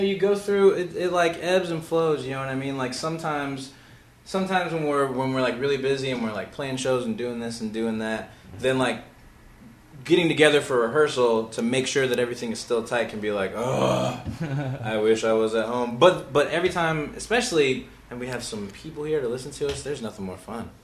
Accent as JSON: {"language": "English", "region": "North Carolina", "country": "United States", "said": "Oh, and I come from North Carolina, and those tornadoes ripped through there on Saturday in my hometown."}